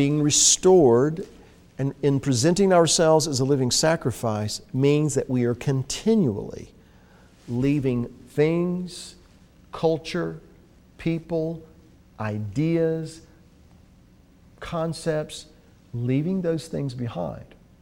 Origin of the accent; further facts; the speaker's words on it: the South, United States; I know I was raised in a certain culture. I was raised in the South, certain foods, certain ideas, certain mindsets.